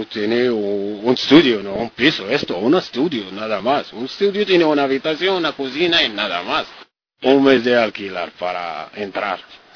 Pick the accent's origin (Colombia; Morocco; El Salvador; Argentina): Morocco; Spanish is a second language; now in Spain; Cuando estoy más hablando con la gente que tiene un piso alquilado, ¿de dónde eres? Estoy de Marruecos.